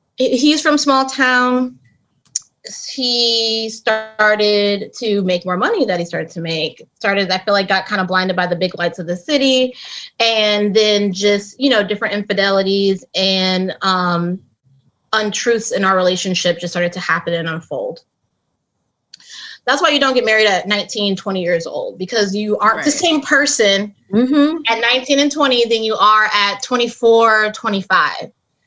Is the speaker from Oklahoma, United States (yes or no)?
no; Chicago, Illinois, United States; moved away; But I'm originally from Chicago. I'm a Chi-Town girl at heart. Been in the DMV.